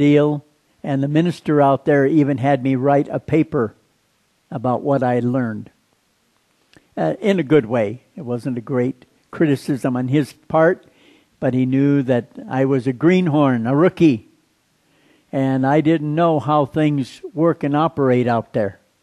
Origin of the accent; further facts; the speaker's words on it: Midwest, United States; But the story was good, and I was from the Midwest, and I was naive.